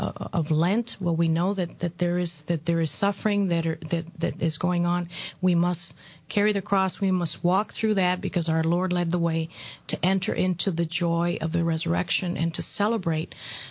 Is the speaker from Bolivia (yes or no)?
no; Mexico; I met her growing up in Mexico.